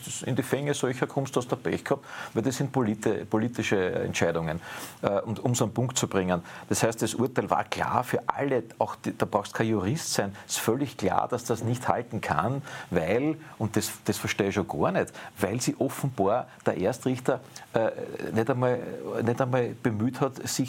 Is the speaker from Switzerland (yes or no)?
no; Austria; gehe mal in eine Apotheke als Österreicher.